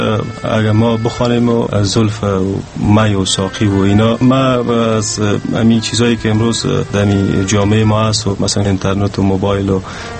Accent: Kabul, Afghanistan; also born or lived in Parwan; نگر متولد سال 62 هستم و در کابل تولد شدیم و تا فعلا زندگی میکنیم.

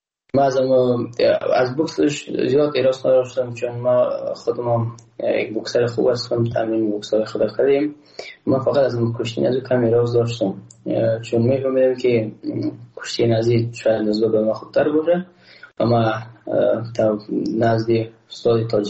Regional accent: Afghanistan; ما تاجک نیستم احساس کردم ما روزبک پشتون نیستم ما یک افغان هستم

